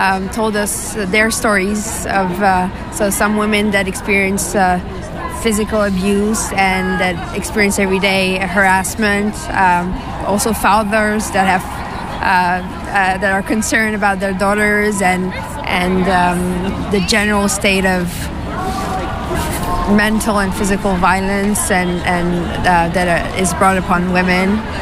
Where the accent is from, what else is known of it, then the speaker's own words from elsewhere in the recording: France; English is a second language; I'm from France.